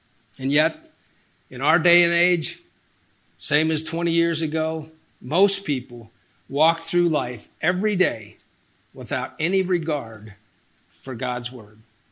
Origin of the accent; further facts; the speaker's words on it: Baltimore, Maryland, United States; now in Colorado Springs, United States; And so I grew up in Baltimore, Maryland before we moved to Colorado Springs. I grew up Catholic, fifth grade catechism.